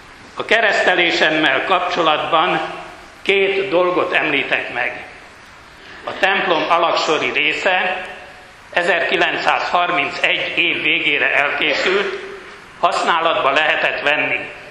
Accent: Budapest, Hungary; born there; költözött ki … Csillaghegyre. A főutca ma Rábi Mátyás utca 56 szám alatti házba. Amikor én születtem 1932. január 5-én, ott laktunk.

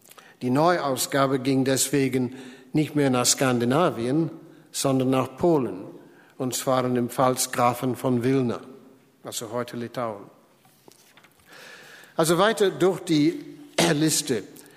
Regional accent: Scotland, United Kingdom; finde ich als Schotte amüsant

